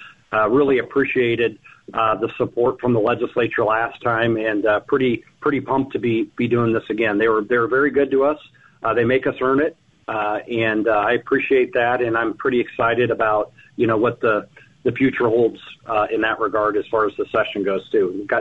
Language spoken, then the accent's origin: English; Iowa, United States; also born or lived in Kansas; so I grew up in Iowa, then I was down in Kansas for about 25 years or so